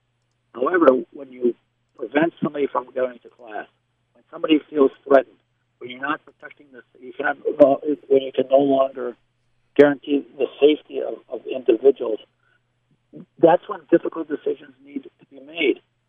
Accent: Ann Arbor, Michigan, United States; I grew up in Ann Arbor, Michigan.

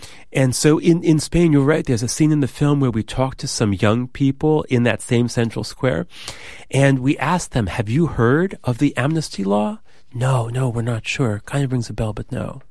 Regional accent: United States; Almudena is Spanish, and I'm from the United States, and we met in Los Angeles

